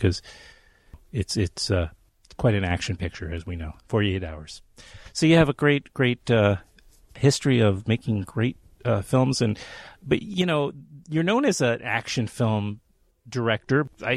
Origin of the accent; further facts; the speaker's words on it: New York City, New York, United States; because I grew up here in New York